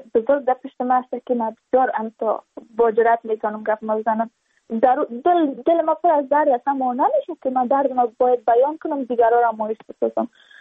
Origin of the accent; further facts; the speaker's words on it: Badakhshan, Afghanistan; ما از بدخشان هستیم، یعنی منطقه دور دست است